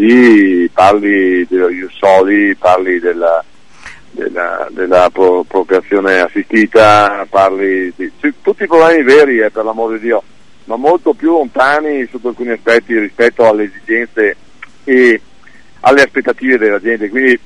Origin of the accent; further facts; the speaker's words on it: Veneto, Italy; quindi sono un veneto